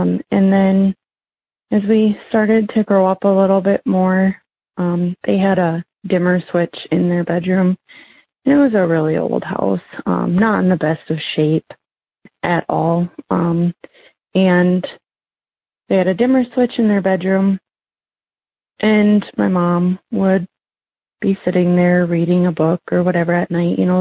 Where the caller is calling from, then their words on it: Minnesota, United States; I'm from Minnesota.